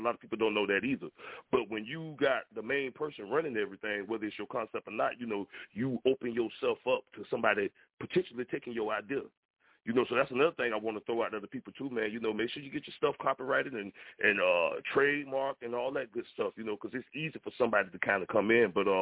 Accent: Jacksonville, Florida, United States; not only in my hometown. I'm from Jacksonville, Florida, by the way, which we call Duval County.

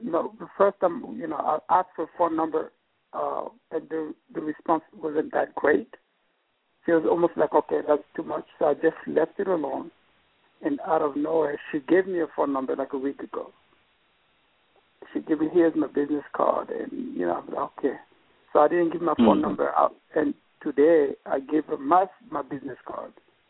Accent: New York, United States; I'm from New York.

